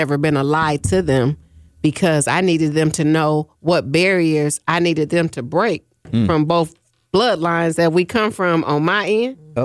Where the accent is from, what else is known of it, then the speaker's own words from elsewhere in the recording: Milwaukee, Wisconsin, United States; I'm from Milwaukee, Wisconsin, and we were raised.